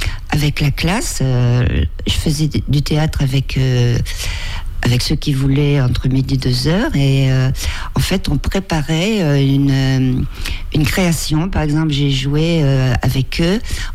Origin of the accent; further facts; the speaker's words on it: Nevers, Bourgogne-Franche-Comté, France; now in Vendée, France; Elle commence à la Charité-sur-Loire où je suis née, dans la Nièvre, et à Nevers où j'ai commencé le collège. Et après... voilà, il s'est passé des choses et je suis venue en Vendée parce qu'en étant prof, il fallait choisir.